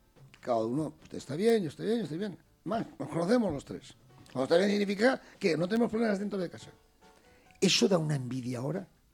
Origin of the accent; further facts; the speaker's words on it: Chiclayo, Lambayeque, Peru; Yo vengo de mi pueblo de Chiclayo